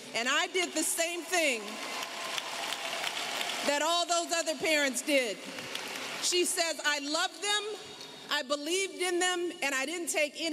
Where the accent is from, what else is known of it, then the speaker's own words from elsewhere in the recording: Chicago, Illinois, United States; I was born and raised here on the South Side in South Shore, and I am who I am today because of this community.